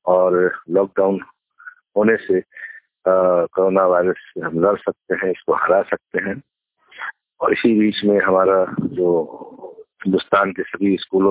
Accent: Bihar, India; और चूंकि मैं बिहार का रहने वाला हूँ

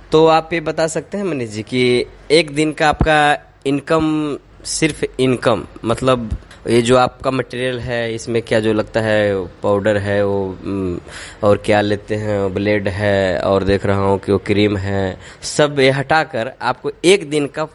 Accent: Bihar, India; हम भी बिहार से बिलोंग करते हैं, नालंदा डिस्ट्रिक्ट से

